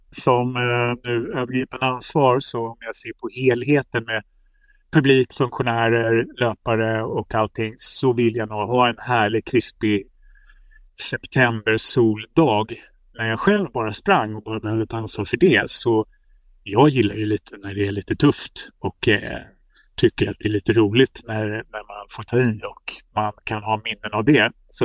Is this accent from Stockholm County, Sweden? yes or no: yes; Lidingö, Stockholm County, Sweden; Jag är ju uppvuxen på Lidingö